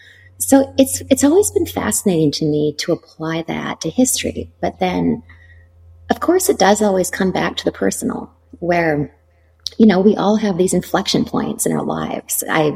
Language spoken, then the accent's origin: English; Canada; I'm from Canada and I trained in contemporary dance.